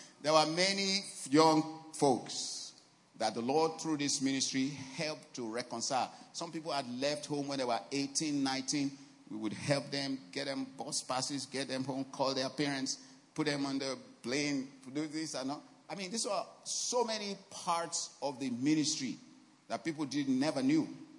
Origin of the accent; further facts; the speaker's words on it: Yorubaland, Nigeria; I mean, we're from different parts of the country. You know, I'm from Yoruba land.